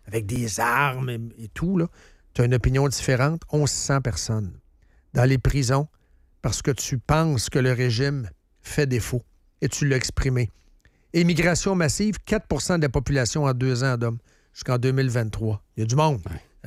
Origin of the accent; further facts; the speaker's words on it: Boischâtel, Quebec, Canada; Moi, je viens de Boischâtel.